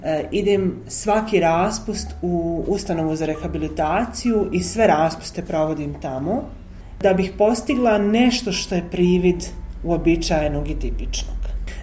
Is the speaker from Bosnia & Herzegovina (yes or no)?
yes; Banja Luka, Republika Srpska, Bosnia & Herzegovina; Suštinski ja sam odrasla u Banja Luci, u srcu grada, prosto u jednom starom naselju, sa roditeljima, u jednoj fazi sa majkom, u drugoj fazi sa ocem.